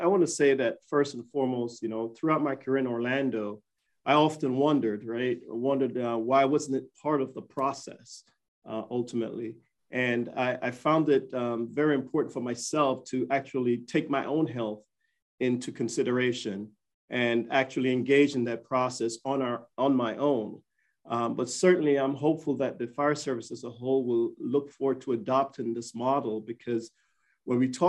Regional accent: Jamaica; now in Charlottesville, United States; the 6th Fire Chief here in Charlottesville, Virginia. I'm originally from Jamaica.

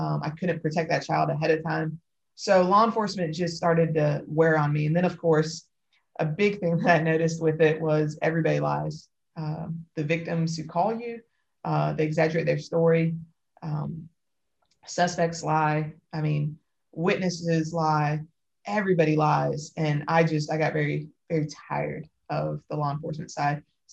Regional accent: Raleigh, North Carolina, United States; I was born and raised in Raleigh, which is the capital of North Carolina. It's a pretty progressive city, but not all of North Carolina is like that.

